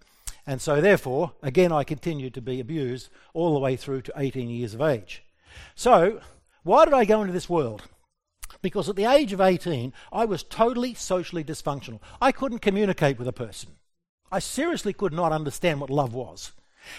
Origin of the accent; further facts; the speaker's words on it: Australia; I have koala grey. I'm an Aussie.